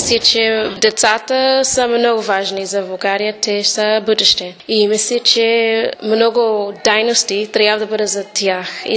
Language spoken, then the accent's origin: Bulgarian; Chicago, Illinois, United States; Bulgarian is a second language; Аз съм от Шикаго, точно.